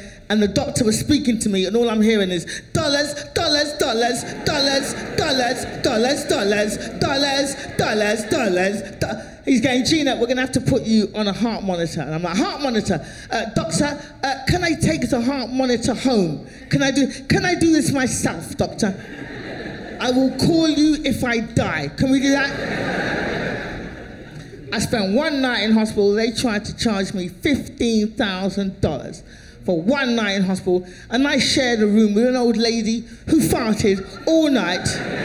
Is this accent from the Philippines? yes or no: no; England, United Kingdom; now in United States; I'm from England.